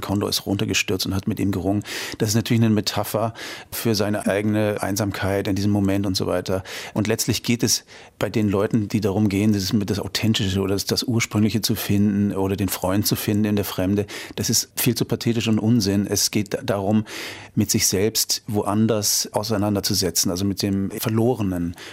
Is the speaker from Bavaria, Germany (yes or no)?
no; Lüneburg, Lower Saxony, Germany; Also ich bin geboren in Norddeutschland, also komme aus Lüneburg